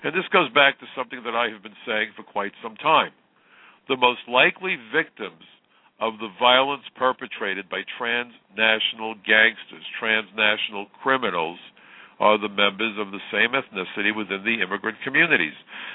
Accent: United States; In many ways, I consider myself a liberal. I'm American

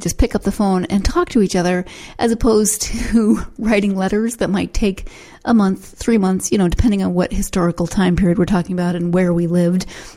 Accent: Montana, United States; also born or lived in California / Texas / Pennsylvania; I grew up in Montana. I have lived in California, in Texas, in Pennsylvania, and it's an adventure.

